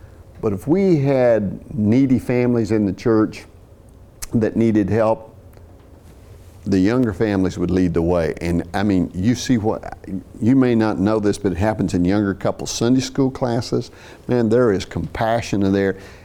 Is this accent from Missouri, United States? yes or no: yes; Missouri, United States; And growing up in Southwest Missouri, we used to say, you know, you either die and go to heaven or you go to Arkansas.